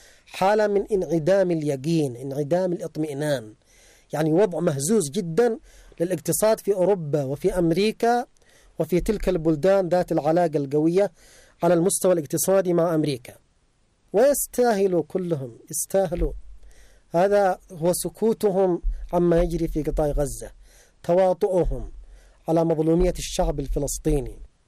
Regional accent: Yemen; نحن كشعب يمني ينتمي للإسلام يؤمن بالقرآن

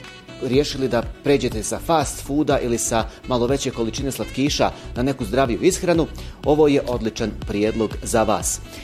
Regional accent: Bihać, Federation of Bosnia and Herzegovina, Bosnia & Herzegovina; tačnije u moj rodni grad Bihać, znači grad na rijeci Uni

